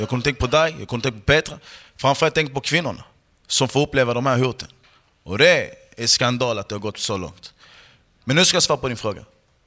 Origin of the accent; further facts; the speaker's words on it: Malmö, Skåne, Sweden; accent: Skåne; Jag är från Malmö, ni hör min skånska, jag hoppas ni förstår. Jag är från Malmö